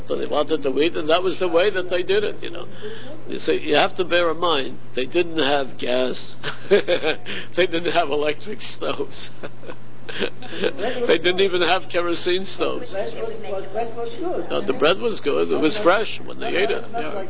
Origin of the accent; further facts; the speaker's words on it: Harlem, New York, United States; born there; No, in Harlem. In Harlem. I was born in Harlem, sure.